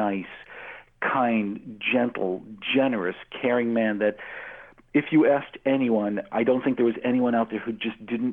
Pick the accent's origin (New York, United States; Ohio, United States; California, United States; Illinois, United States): New York, United States; And again, because I'm from New York, the only thing that we had at the time was the WWWF.